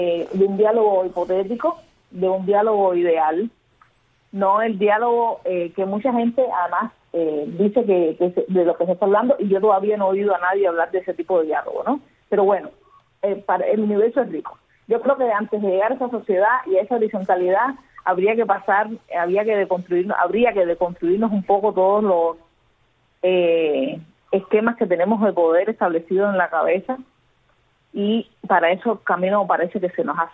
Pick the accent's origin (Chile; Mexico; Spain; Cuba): Cuba; cuando aquí en Cuba seguimos en dictadura. Eso para mí no funciona, no puede funcionar así como ciudadana cubana